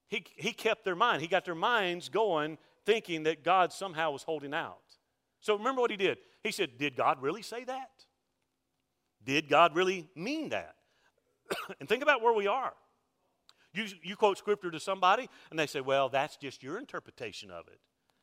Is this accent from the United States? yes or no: yes; Mobile, Alabama, United States; Listen, I grew up in Hurricane Alley. Living on the Gulf Coast, there in Mobile, I can remember as a kid growing up, I survived several hurricanes.